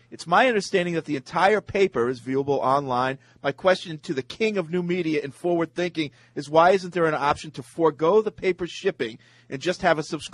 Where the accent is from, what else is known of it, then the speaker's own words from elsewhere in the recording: Rhode Island, United States; born there; I was born in Rhode Island.